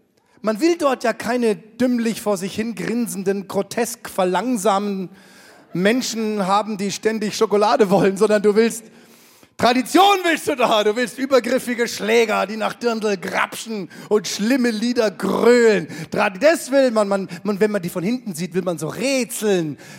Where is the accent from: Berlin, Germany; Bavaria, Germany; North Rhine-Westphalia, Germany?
Bavaria, Germany; gerade in meinem Heimatbundesland Bayern